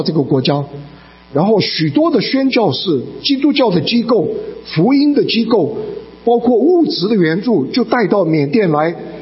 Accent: Taiwan; 当然我从台湾来我没有资格讲这个话

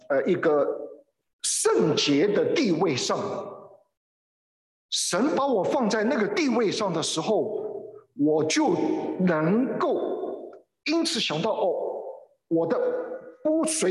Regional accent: Shandong, China; 我是山东人，师母是广东人

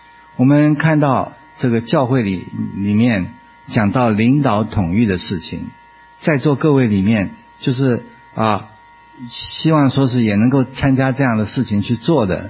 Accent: Taiwan; moved away as an adult; now in United States; 我从台湾来美国读书快50年了哈，50年前来的，大概到今年9月我就是50年了。

